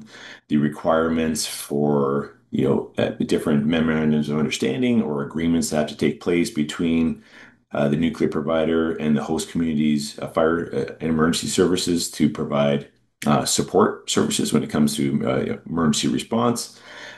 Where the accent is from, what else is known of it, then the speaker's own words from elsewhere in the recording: Scarborough, Ontario, Canada; I grew up in Scarborough, went to high school there, and moved around quite a bit through the GTA with my family.